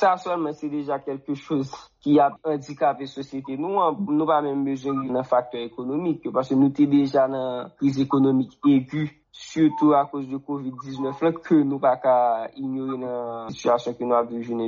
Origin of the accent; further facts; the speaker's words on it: Haiti; une défaite temporaire parce que en tant que haïtien